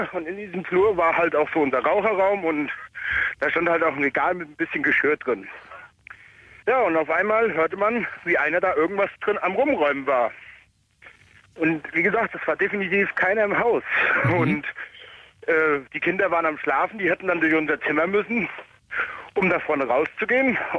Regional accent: Hesse, Germany; Ursprünglich komme ich da nicht her. Ich komme eigentlich aus dem Hessenland.

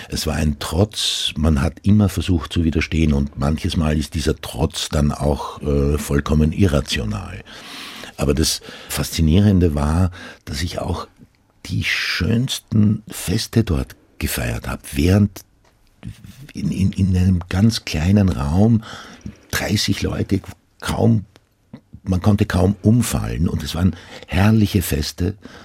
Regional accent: Burgenland, Austria; first language Croatian; German is a second language; Meine Muttersprache ist Kroatisch. Ich komme aus einer Gegend in Österreich, wo eine Minderheit seit 400 Jahren die burgenländischen Kroaten leben an der ungarischen Grenze.

